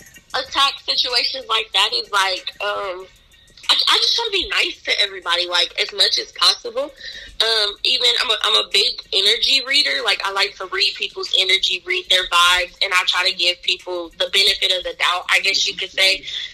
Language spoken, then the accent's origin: English; Phoenix, Arizona, United States; I am from Arizona, Phoenix, to be exact.